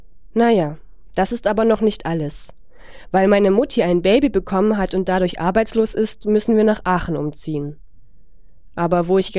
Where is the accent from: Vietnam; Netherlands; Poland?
Vietnam; now in Germany; Und zwar in Vietnam, meiner Heimat.